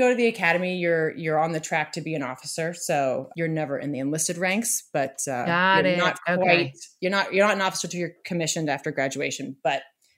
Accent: Massachusetts, United States; I grew up just outside of Boston and I love Massachusetts

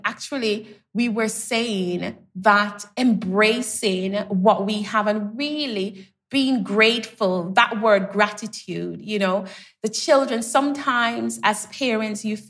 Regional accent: Jamaica; So, you know, I grew up in Jamaica, so we had the green spaces, and we spent a lot of time outside because that was the place to be.

